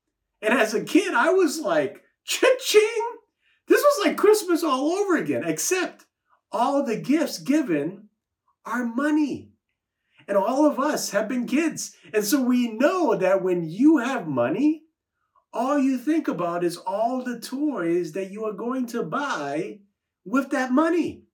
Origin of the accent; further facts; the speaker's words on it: Singapore; Many of you know that I'm originally from Singapore. My mom is Chinese and my dad is Indian, so I'm technically a Chindian.